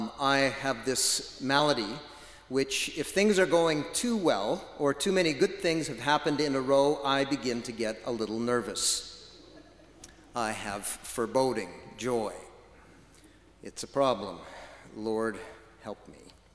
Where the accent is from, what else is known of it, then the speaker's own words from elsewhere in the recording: Moose Jaw, Saskatchewan, Canada; When they realized I was from Moose Jaw, they exclaimed regularly, you came all this way just to watch the game